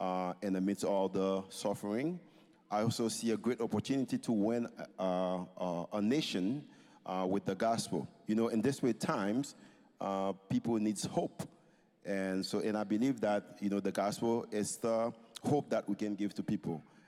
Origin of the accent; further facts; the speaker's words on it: Haiti; moved away as an adult; also born or lived in United States; Born and raised in Haiti, fatherlessness, understand firsthand what it means to, the poverty at firsthand. After completing my university study here in the U.S. and serve as a pastor within the Haitian community in two states for 16 years, I returned back to Haiti.